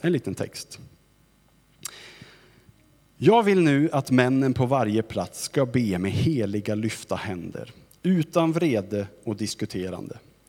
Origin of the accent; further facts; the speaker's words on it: Sweden; Ibland kan jag ju som svensk pastor önska att det var någon som störde ordningen lite mer.